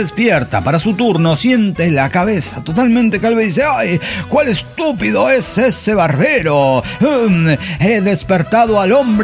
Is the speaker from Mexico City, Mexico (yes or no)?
no; Cuernavaca, Morelos, Mexico; de Cuernavaca, Morelos, México.